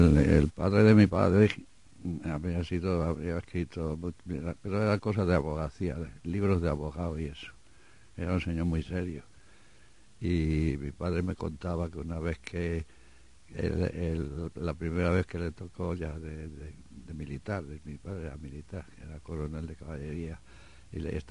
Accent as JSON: {"language": "Spanish", "town": "Madrid", "region": "Community of Madrid", "country": "Spain", "tie": "born or raised there", "said": "aquí hablo todo de mis tiempos de pequeño en Madrid"}